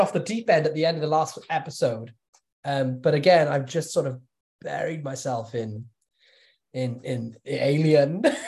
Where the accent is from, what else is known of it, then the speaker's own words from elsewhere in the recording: Wales, United Kingdom; I'm Welsh, not a pirate.